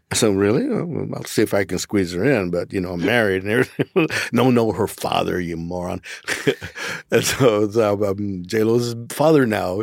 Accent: Los Angeles, California, United States; where'd you grow up? And but well, South Central. So you mean like Watts?

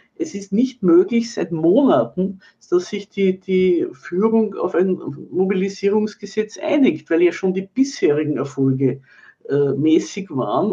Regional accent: Austria; Also bei uns in Österreich, wie gesagt, ist sie nie abgeschafft.

